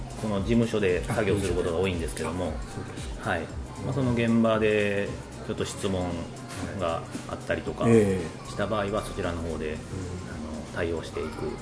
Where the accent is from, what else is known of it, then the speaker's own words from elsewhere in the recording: Kumihama, Kyoto, Japan; now in Wadayama, Japan; 出身は久美浜なんですけど